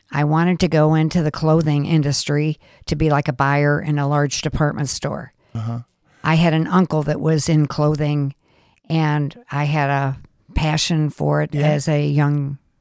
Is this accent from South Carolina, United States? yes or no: no; Delray Beach, Florida, United States; Delray Beach. On the east coast, north of Fort Lauderdale, south of West Palm Beach.